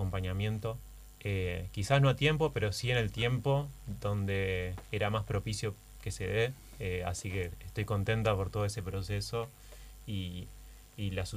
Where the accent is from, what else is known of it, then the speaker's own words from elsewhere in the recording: Paraná, Entre Ríos, Argentina; Siempre en Paraná.